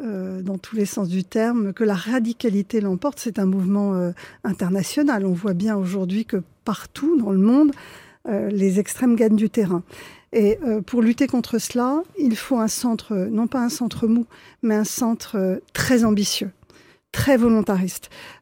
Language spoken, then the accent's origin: French; Paris, Île-de-France, France; Je suis contre les parachutages et étant parisienne, étant née à Paris, vivant à Paris, ouais.